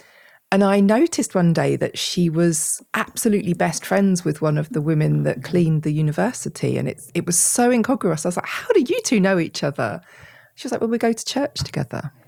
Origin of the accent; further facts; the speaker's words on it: United Kingdom; which we absolutely hate talking about being British